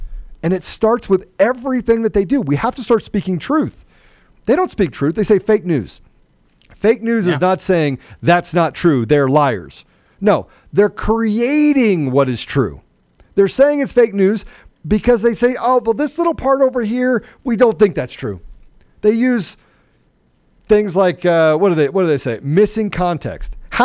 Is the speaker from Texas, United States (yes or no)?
no; Washington, District of Columbia, United States; I mean, I grew up in the Washington, D.C. area.